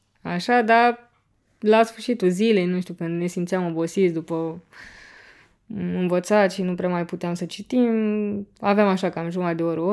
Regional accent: Constanța, Constanța County, Romania; am plecat la Constanța, de unde sunt eu, și am stat acolo câteva zile cu ai mei

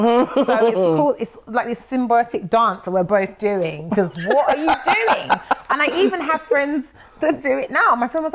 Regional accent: United Kingdom; and if I say to them, oh, I'm British.

